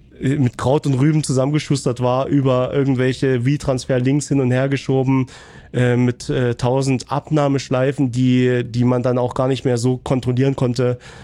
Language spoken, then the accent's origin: German; Remse, Saxony, Germany; ich komme ja aus Nähe Klauchau, aus Rems, ist ein ganz kleines Dorf.